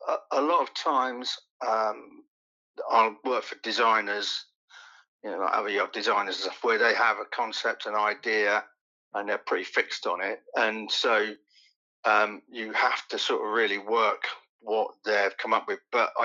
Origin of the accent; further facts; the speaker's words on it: Bury St Edmunds, East of England, United Kingdom; also born or lived in East Ham, London; I was born in East London, in East Ham, right. And we lived there till I was 7, and then we moved out to Bury St Edmunds in Suffolk.